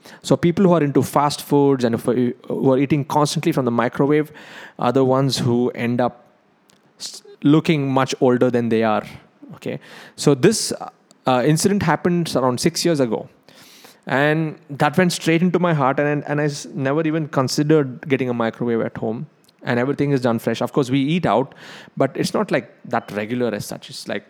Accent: South India, India; And because I'm South Indian, North Indian, you may have different options over there.

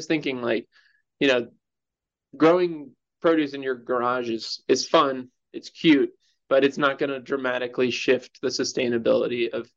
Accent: Brooklyn, New York, United States; moved away as an adult; now in Colorado, United States; I grew up originally in Brooklyn, New York. And then after high school, I moved to Germany for a year

